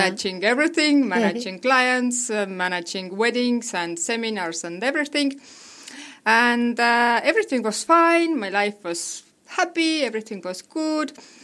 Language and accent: English; Estonia; English is a second language; I come from Estonia. This is a small country, maybe somebody knows, maybe not.